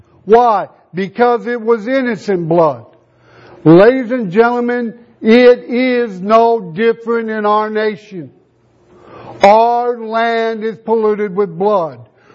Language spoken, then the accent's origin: English; United States; We have been very greatly blessed being an American, living in a country where we can worship in this capacity